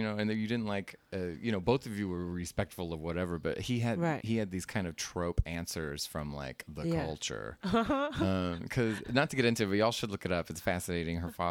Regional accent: Texas, United States; I'm from North Texas and a lot of like evangelists are from like the Dallas-Fort Worth area.

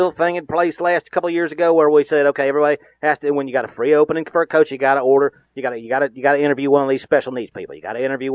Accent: Dallas, Texas, United States; I got to go with my hometown team there, the Dallas Cowboys.

